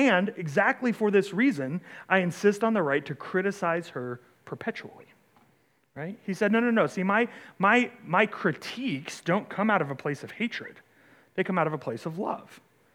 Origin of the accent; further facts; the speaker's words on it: United States; I'm an American, I love America, I'd choose to live here over a lot of other places